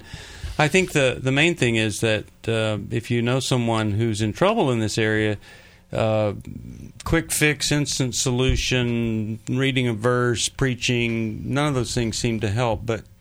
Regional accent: Indiana, United States; Let's go to my home state now

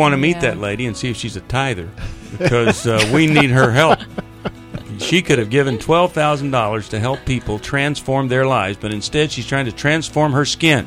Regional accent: Bryan, Texas, United States; I was raised in Bryan, and the humidity and the heat together was, it was really tough.

